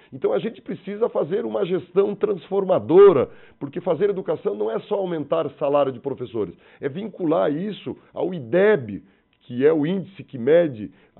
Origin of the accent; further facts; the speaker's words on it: Santa Catarina, Brazil; also born or lived in Jacinto Machado / Florianópolis; now in Blumenau, Brazil; mas quando a mãe estava grávida de 4 ou 5 meses, eu fui para o extremo oeste, onde eu me criei.